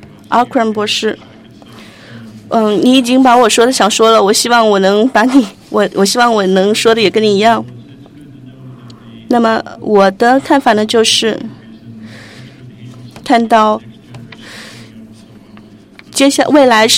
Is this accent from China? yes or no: no; Singapore; 我非常高兴作为 ICANN 在本地区的员工。作为新加坡人的话